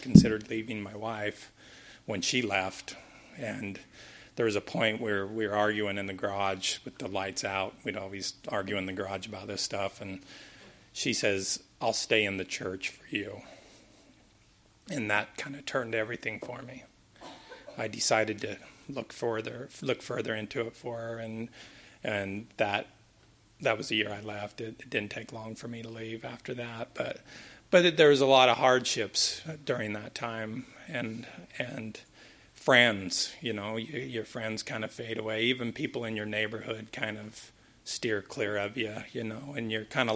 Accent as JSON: {"language": "English", "town": "Pleasant Grove", "region": "Utah", "country": "United States", "said": "I'm from Pleasant Grove. I like to say that I'm from the compound down in Utah County."}